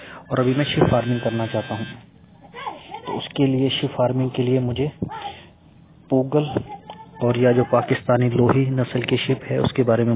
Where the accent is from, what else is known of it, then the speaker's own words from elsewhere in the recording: Bathinda, Punjab, India; बठिंडा पंजाब से, पीछे से हम गंगानगर से बिलोंग करते हैं।